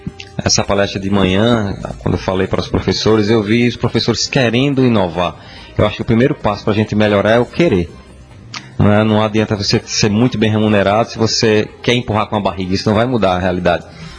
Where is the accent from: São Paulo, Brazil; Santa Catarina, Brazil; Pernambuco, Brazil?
Pernambuco, Brazil; na Mata Norte, que é de onde eu venho